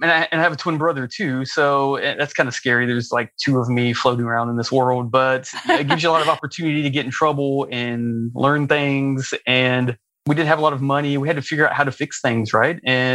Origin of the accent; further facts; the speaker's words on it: Alabama, United States; now in Ann Arbor, United States; I'm from Alabama. I have to say Roll Tide.